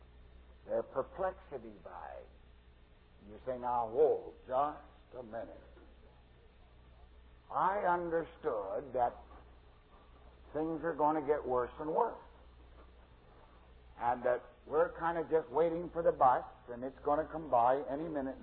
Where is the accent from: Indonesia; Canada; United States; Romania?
Canada; I'm a Canadian, I was raised and schooled in Canada. I remember as a boy in Canada